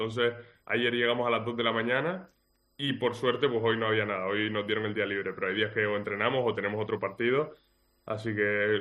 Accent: Spain; Estoy adaptado a la cultura, pero yo soy español. Vamos, eso no me lo quita nadie

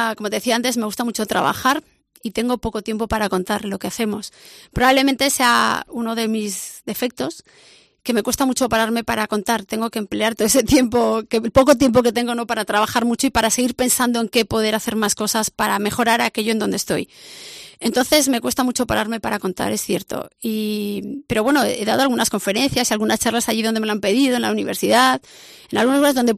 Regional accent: Galicia, Spain; estamos en Pollo, somos muy de aquí, somos muy de Pontevedra, la comarca

